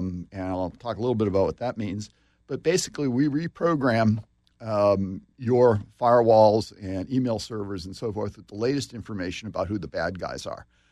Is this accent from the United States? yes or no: yes; Boston, Massachusetts, United States; Sure. I grew up in Boston, went to MIT, worked with Nicholas Negroponte on what's now the Media Lab.